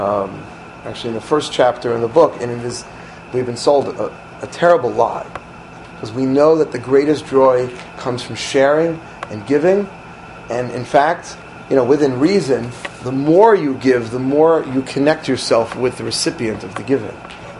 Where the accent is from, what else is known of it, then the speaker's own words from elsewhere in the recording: Queens, New York, United States; I grew up in Forest Hills, Queens, and I would say probably two, sometimes three times a week there was a knock on our door.